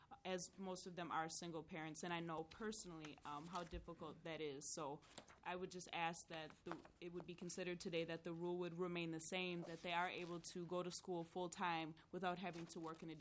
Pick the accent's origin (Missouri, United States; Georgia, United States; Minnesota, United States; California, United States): Minnesota, United States; St. Paul; I am born and raised in St. Paul, Minnesota. I am also a descendant of the White Earth Ojibwe Reservation.